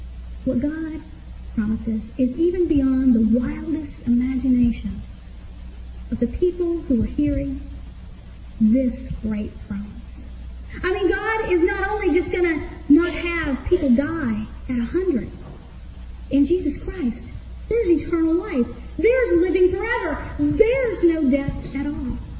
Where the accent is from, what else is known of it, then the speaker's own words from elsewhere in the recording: United States; as a person who has had the privilege of growing up in the United States and has so many modern conveniences and so much freedom